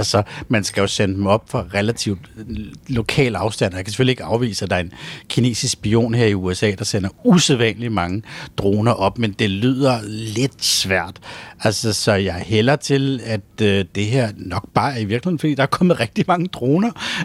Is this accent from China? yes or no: yes; China; now in Denmark; Kina, altså Folkerepublikken, mit gamle hjemland